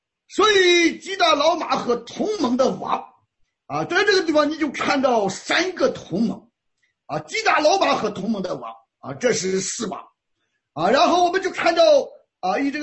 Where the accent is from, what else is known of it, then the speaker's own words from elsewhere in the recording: Shandong, China; 像我老家山东的山东人啊